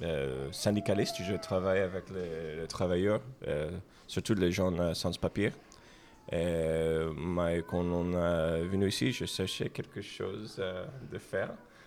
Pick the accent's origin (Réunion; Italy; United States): United States; Brooklyn, New York; accent: American; French is a second language; also born or lived in New Jersey; now in France; je suis aussi immigrant américain, c'est ça mon accent. Moi, je viens de Brooklyn, de le quartier qui s'appelle Coney Island. C'est la grande ville. Et après, on a habité pour presque 10 ans à New Jersey